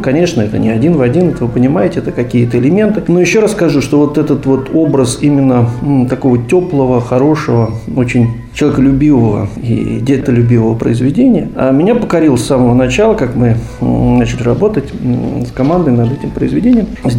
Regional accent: Saint Petersburg, Russia; Менее важно, что я из Санкт-Петербурга

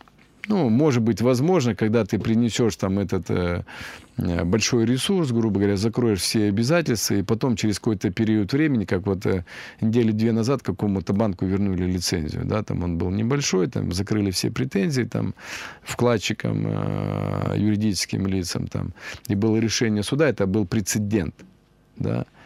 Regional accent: Russia; я не люблю за границу, туда не поеду, что бы ни было здесь, да, я россиянин, буду жить здесь, да

